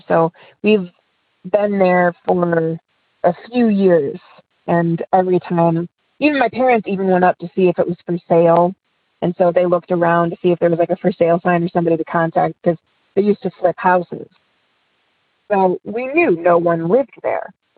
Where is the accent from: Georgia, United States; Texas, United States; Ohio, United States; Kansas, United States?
Ohio, United States; I'm from Ohio, and I have two stories.